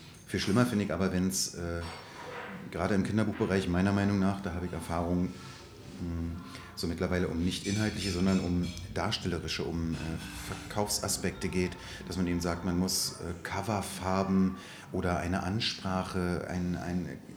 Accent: East Germany, Germany; mit der ich ja als Ossi ja nun nicht explizit, aber die ich sozusagen heute noch behalten habe

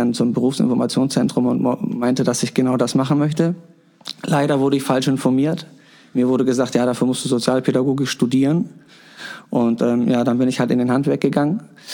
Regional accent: Hamburg, Germany; ich persönlich bin ja auch in Wilhelmsburg groß geworden, ganz genau. Und ich habe viel in Haus der Jugend gespielt

